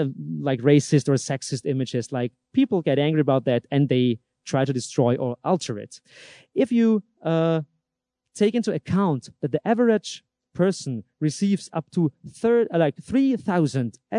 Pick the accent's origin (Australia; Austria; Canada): Austria; That's Valley Export from Austria, huh? My home country.